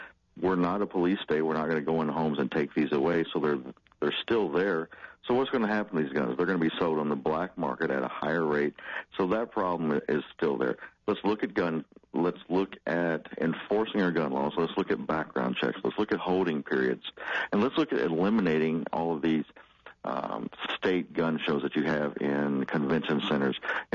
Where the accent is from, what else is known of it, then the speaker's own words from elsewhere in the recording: Kentucky, United States; even when I go to my home state of Kentucky to purchase a weapon